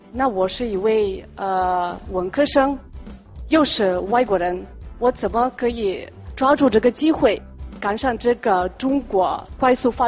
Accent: Russia; Chinese is a second language; now in China; 是留学生，我是来自俄罗斯。

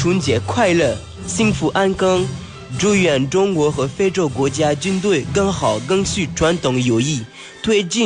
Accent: Gabon; Chinese is a second language; 我是来自海军代练舰艇学院的加蓬共和国海军学员 … 。2023年9月，我有幸被派到中国学习，

